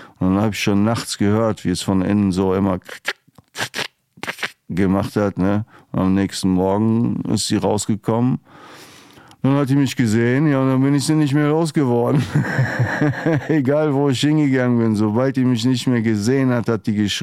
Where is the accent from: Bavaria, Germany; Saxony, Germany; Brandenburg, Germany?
Bavaria, Germany; Munich; born there; Ich bin 50 Jahre alt, Düsseldorf, gebürtig aus München.